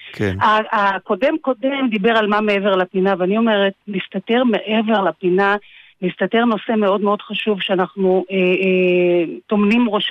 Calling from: Alfei Menashe, West Bank, Israel

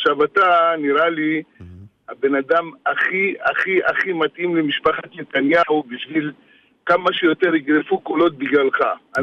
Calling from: Modiin, Central District, Israel; יופי, אני ממודיעין.

